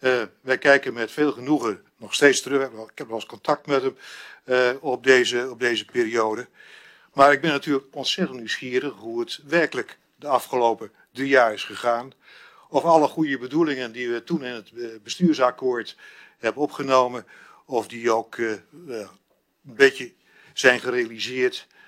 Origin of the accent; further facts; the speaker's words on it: Noordoostpolder, Flevoland, Netherlands; Ik ben opgegroeid in de Noordoostpolder, waar mijn vader een akkerbouwbedrijf exploiteerde.